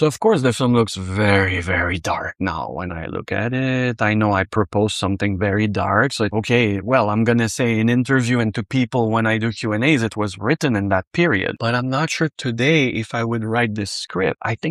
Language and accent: English; Quebec, Canada; It's because I come from Quebec is a place where everything is so well written all the time